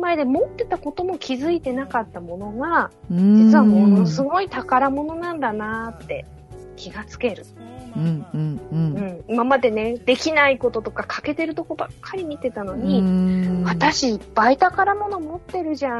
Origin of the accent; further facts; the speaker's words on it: Tochigi, Japan; 私栃木県出身なので